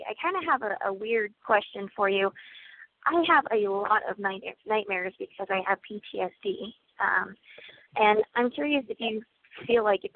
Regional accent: Idaho, United States; I'm from Idaho.

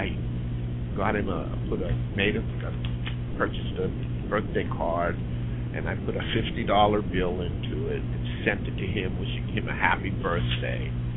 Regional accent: Pennsylvania, United States; also born or lived in Westchester County, New York / Putnam County, New York; now in Deltona, United States; Originally, I'm from Pennsylvania, but I spent most of my adult life in metropolitan New York area, Westchester County, Putnam County, New York.

